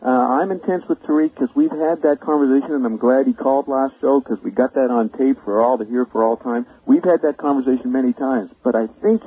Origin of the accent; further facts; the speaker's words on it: Paris, Île-de-France, France; first language French; English is a second language; moved away as an adult; now in Canada; I mean, I'm French. I grew up in France for 30 years, and I was very eloquent in Paris in French culture, French language